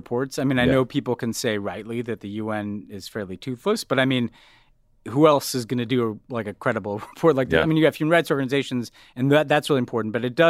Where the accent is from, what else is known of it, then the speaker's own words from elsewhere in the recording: United States; which is embarrassing to see as an American.